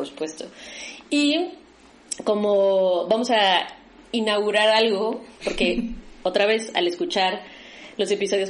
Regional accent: Mexico; now in Madrid, Spain; somos mexicanas

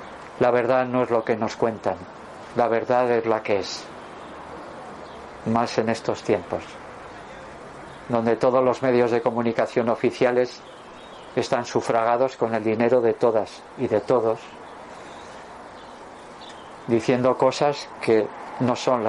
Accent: Durango, Basque Country, Spain; Carmelo Cedrún, que además era de mi pueblo, de Durango.

